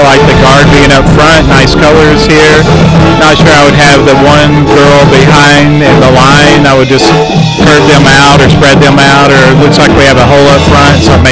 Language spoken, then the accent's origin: English; Jacksonville, Alabama, United States; I am from Jacksonville, Alabama